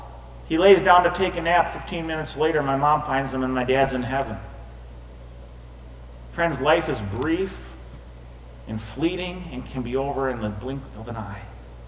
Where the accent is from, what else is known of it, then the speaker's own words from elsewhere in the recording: Minneapolis, Minnesota, United States; John Piper, a well-known pastor from my hometown, Minneapolis